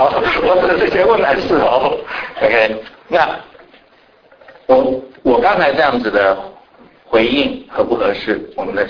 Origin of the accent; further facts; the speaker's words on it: China; 那但是对于我们中国人来讲，就是因为我们从小的那个环境啊